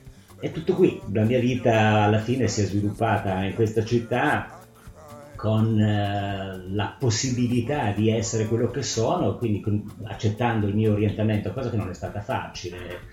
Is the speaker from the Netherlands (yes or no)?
yes; Netherlands; moved away as an adult; now in Italy; sono olandese e sono sposato con Fausto, che sta qui vicino a me. Io sono nato e cresciuto in Olanda da una madre che viene dall'Antille olandese, mio padre olandese.